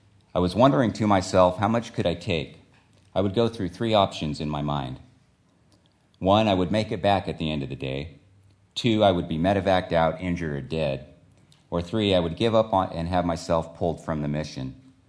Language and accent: English; Fortuna, California, United States; I'm from Fortuna, California.